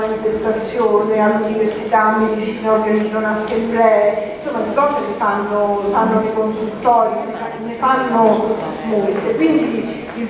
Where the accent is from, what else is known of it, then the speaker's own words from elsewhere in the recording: Rome, Lazio, Italy; Io sono di Roma